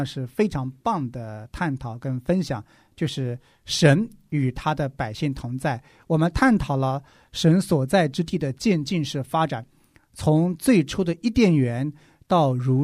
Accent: China; 那按着肉体来说，我们是一个中国人，

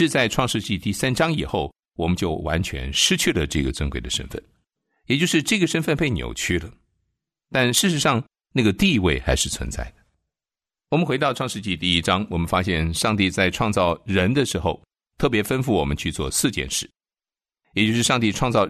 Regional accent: China

